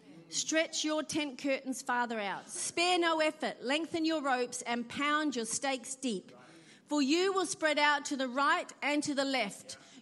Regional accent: Perth, Western Australia, Australia; I come from Perth originally.

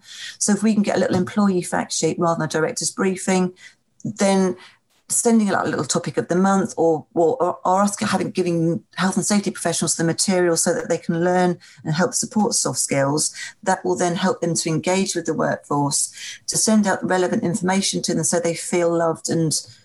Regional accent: United Kingdom; And we love risk assessment. Oh my God, we're British.

